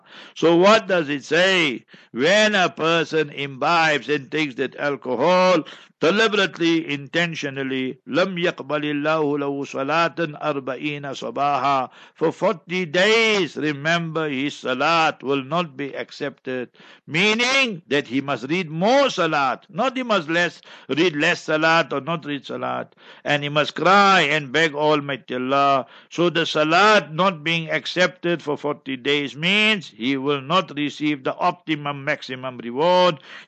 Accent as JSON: {"language": "English", "country": "South Africa", "first_language": "Memon", "second_language": "English", "said": "I love South Africans because I'm a South African, I love Mehmans because my vernacular, my mother tongue is Mehman."}